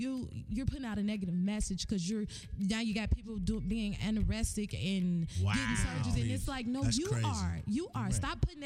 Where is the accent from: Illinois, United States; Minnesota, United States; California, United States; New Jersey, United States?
Illinois, United States; Chicago; Somewhere along this way, lost people forgot that I am from Chicago.